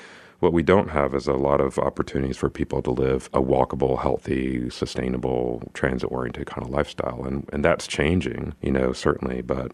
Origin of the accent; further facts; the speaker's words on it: Chamblee, Georgia, United States; My parents moved to Chamblee from Louisiana to take advantage of the booming economy that was being built in the 1970s